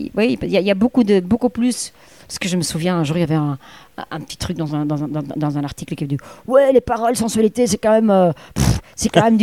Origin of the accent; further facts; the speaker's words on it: Flanders, Belgium; born there; à l'époque où je suis née en Flandre, il n'y a pas de hasard, en fait.